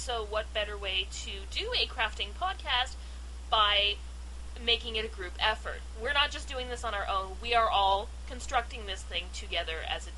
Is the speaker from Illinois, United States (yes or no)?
no; Tarzana, California, United States; I'm actually native here, born in Tarzana. I really, like, I never left the valley.